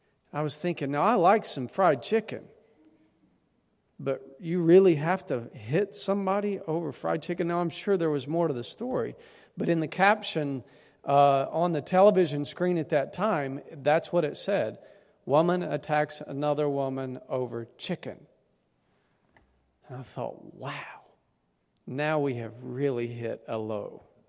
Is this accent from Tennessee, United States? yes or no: yes; Tennessee, United States; I'm from East Tennessee